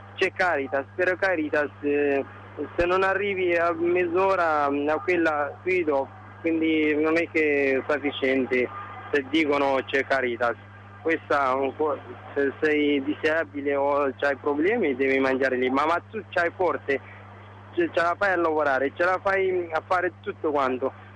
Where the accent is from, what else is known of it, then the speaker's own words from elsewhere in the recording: Eritrea; Italian is a second language; now in Italy; come noi che abbiamo venito da Africa, da Eritrea, un po' situazione diversa, no?